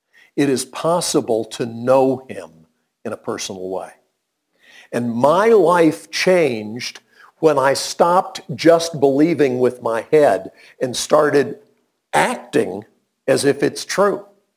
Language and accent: English; Illinois, United States; born there; I was born in Illinois, and people in Illinois call it the land of Lincoln